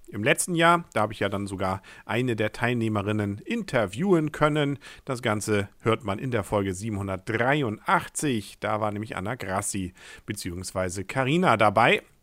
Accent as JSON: {"language": "German", "town": "Kiel", "region": "Schleswig-Holstein", "country": "Germany", "said": "als Kieler hört man da ja mal zu, ob man da jemanden kennt"}